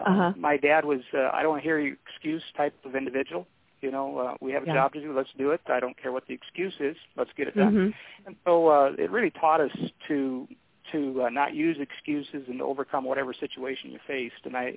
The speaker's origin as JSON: {"language": "English", "region": "Minnesota", "country": "United States", "tie": "born or raised there", "also_born_or_lived": "Omaha, Nebraska", "said": "Omaha, Nebraska, and we moved to Minnesota shortly thereafter, and I grew up in a farm family."}